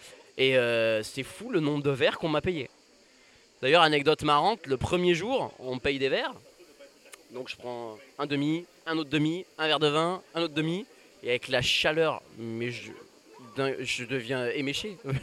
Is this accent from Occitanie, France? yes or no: yes; Alès, Occitanie, France; ça c'était avant quand j'étais à Alès, parce que je suis d'Alès, et donc du coup j'ai fait